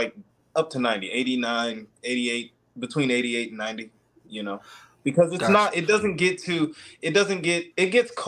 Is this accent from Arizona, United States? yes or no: yes; Arizona, United States; And I really grew up a lot in West Arizona, and growing up in West Arizona, it was normal.